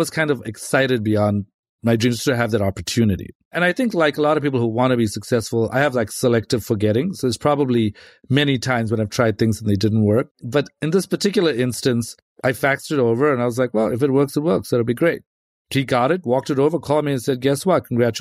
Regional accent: South Africa; I'm from South Africa, and I was from a pretty rough neighborhood, grew up in that neighborhood, very loving family.

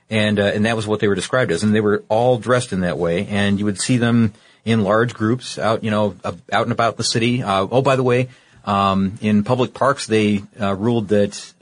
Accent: Midwest, United States; I said Oregon. I meant to say Oregon. I'm from the Midwest, so I say it sometimes both ways.

